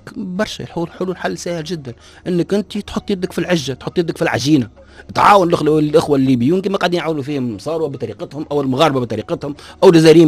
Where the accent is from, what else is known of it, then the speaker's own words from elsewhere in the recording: Libya; يعني كي أنا مواطن ليبي نحب نبني بيت مثلا